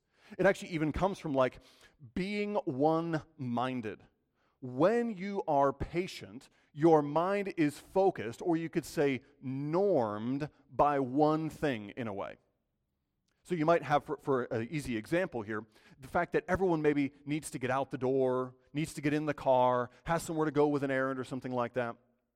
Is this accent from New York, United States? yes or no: no; Michigan, United States; And you know, I'm from Michigan, but I don't really like these guys all that much.